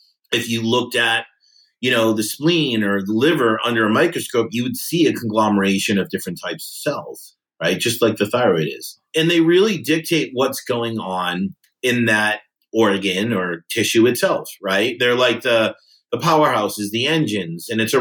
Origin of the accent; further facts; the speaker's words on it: East Coast, United States; We kind of say it because I'm from the East Coast, she's from the West Coast